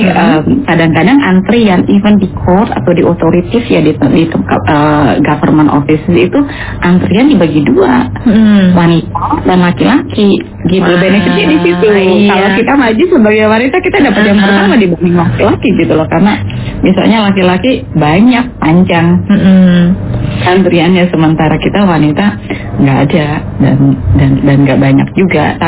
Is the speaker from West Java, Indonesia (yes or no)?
yes; West Java, Indonesia; saya orang Sunda, jadi saya tahu persis gitu perbandingannya